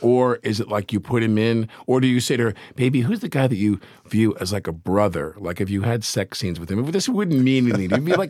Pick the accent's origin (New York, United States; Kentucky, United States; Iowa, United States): New York, United States; Syosset; from Syosset.